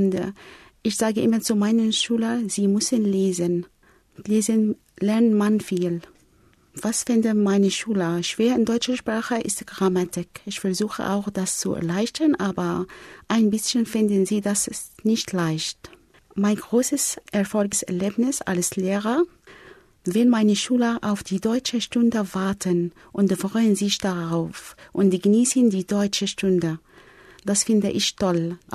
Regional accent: Cairo, Cairo Governorate, Egypt; German is a second language; Ich komme aus Kairo, die Hauptstadt von Ägypten. Ich bin im Jahre 1971 geboren.

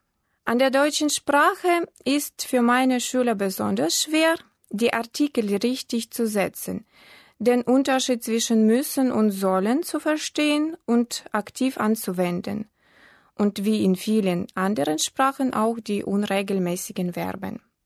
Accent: Omsk, Omsk Oblast, Russia; German is a second language; Ich komme aus Omsk, einer sibirischen Stadt in Russland. Geboren bin ich im Jahr 1976.

